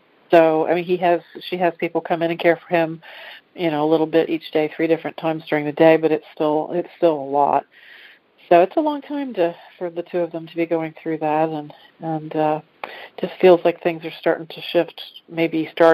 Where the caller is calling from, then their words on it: Dayton, Ohio, United States; I'm calling from Dayton, Ohio.